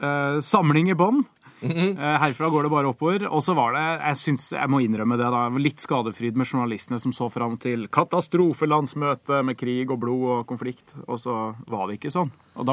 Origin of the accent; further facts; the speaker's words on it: Trondheim, Trøndelag, Norway; Ja, altså det er jo første gang nazister har trampet rundt i hjembyen min siden 1945.